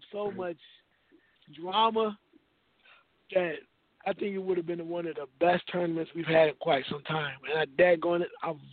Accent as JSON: {"language": "English", "town": "Dayton", "region": "Ohio", "country": "United States", "said": "And I'm from Dayton again."}